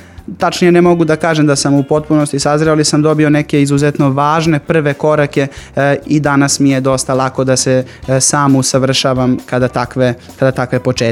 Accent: Niš, Southern and Eastern Serbia, Serbia; Ja sam inače Nišlija

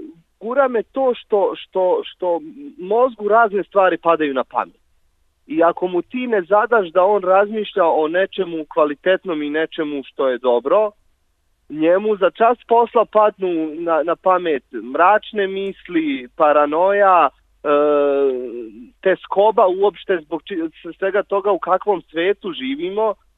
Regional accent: Bosnia & Herzegovina; also born or lived in Belgrade; now in Budapest, Hungary; ja sam rodom iz Bosne, ali mene jako kupio taj vojvođanski predeo

